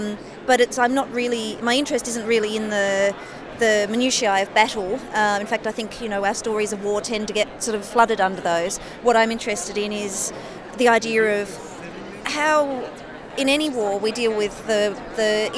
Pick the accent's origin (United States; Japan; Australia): Australia; there's been no issue about my being an Australian and writing a novel about America with Soft Skull.